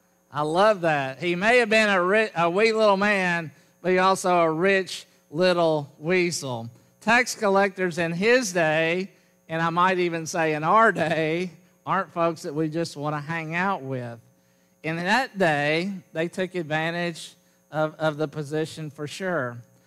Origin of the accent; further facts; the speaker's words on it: Jackson, Tennessee, United States; When I was growing up in Jackson, Tennessee, we had a great neighborhood. We played together. We were all about the same age, about 15 kids.